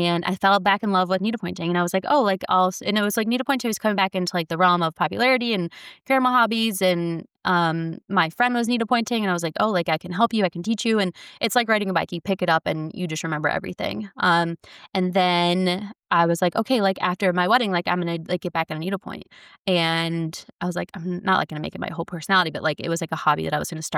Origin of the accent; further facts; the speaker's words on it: Chicago, Illinois, United States; When I got to Kentucky, I grew up all over. I came from Chicago. My parents were in Chicago, came down, and I was like this little North Shore lady.